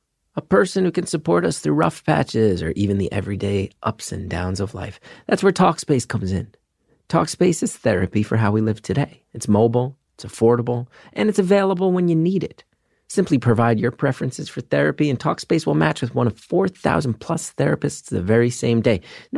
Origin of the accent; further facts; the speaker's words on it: Northeast, United States; I grew up in the Northeast in the 90s.